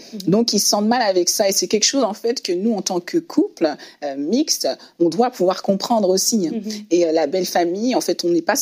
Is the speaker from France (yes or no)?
no; Belgium; vu que j'ai grandi aussi en Belgique